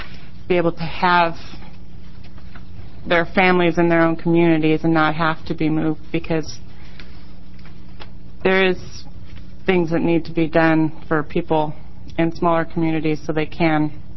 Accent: Reedsport, Oregon, United States; For the record … I am from Reedsport

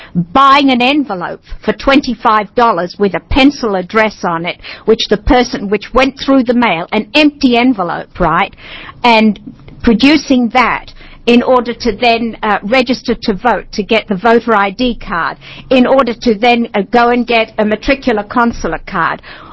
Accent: Oregon, United States; which shocks me because I'm from Washington County, is that Washington County is doing a program

